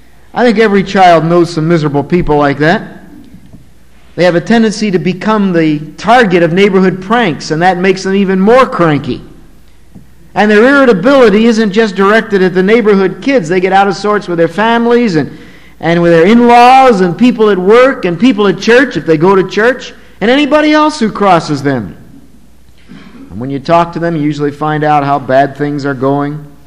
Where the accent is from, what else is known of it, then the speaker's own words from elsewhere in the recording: Bristol, Pennsylvania, United States; moved away as an adult; I married and moved many miles from home, I still considered them friends. And when I went back to my hometown of Bristol, Pennsylvania, sometimes I would stop in and say hello to these dear old folks.